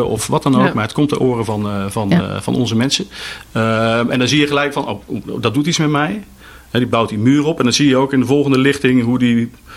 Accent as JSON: {"language": "Dutch", "country": "Netherlands", "said": "En zo zijn wij Nederlanders ook."}